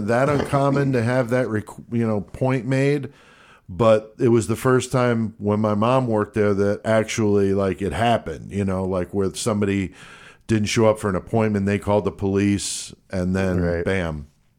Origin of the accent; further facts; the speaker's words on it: Bethel, Connecticut, United States; also born or lived in Bronx, United States; I grew up in the town next to it. I was born in the Bronx. I moved to Bethel when I was young, right next to Newtown.